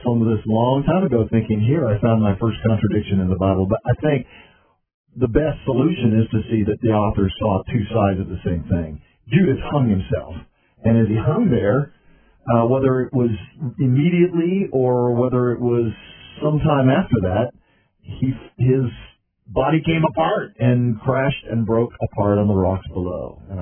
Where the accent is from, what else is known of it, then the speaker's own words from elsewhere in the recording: California, United States; Or I'm from California.